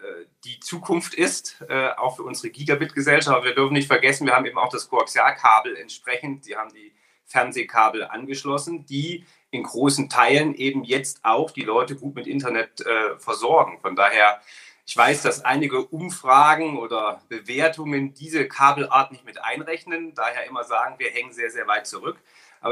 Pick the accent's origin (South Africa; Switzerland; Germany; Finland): Germany; Ilmenau, Thuringia; Aber allein in meiner Heimatstadt in Ilmenau, eine kleine Stadt in Thüringen